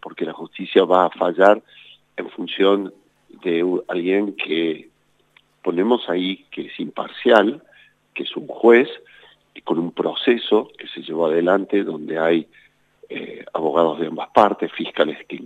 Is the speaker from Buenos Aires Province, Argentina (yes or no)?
no; Córdoba, Argentina; como buen cordobés, por ahí tengo un sentido del humor que bastante ácido